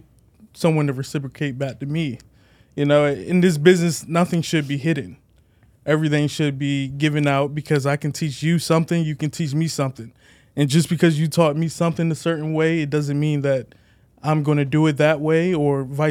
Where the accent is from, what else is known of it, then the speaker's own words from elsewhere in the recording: Chesapeake, Virginia, United States; So I'm from Virginia, Chesapeake to be exact, went to Decree High School, graduated from there.